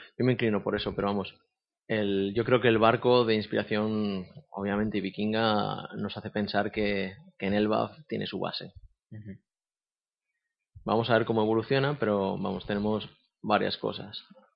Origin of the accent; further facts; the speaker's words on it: Spain; veía de pequeño aquí en España